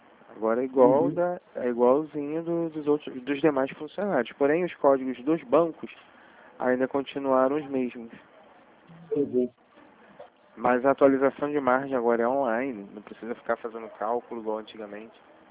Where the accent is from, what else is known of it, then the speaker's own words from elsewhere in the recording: Paracambi, Rio de Janeiro, Brazil; Sou de Paracambi, né?